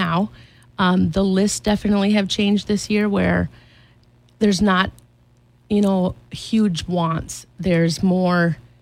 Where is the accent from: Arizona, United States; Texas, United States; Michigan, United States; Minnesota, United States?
Minnesota, United States; Shieldsville; I grew up out in Shieldsville on a dairy farm.